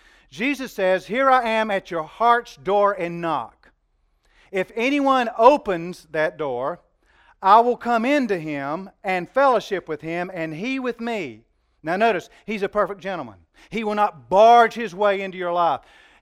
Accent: New Bern, North Carolina, United States; Where do you come from? Newbern, North Carolina.

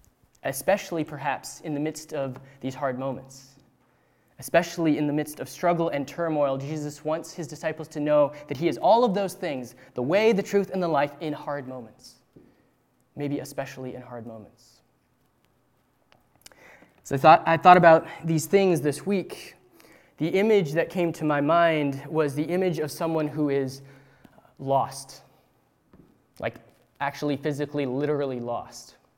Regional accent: Roseville, California, United States; my family and I, we moved up from Southern California to Northern California when I was about in fifth grade. And so my siblings and I, about the first or second day that we had moved to this new house in Roseville

